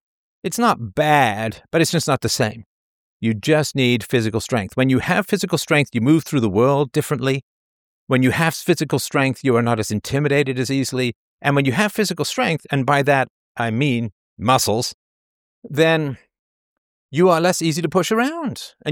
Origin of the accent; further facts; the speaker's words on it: United Kingdom; because I grew up in the British culture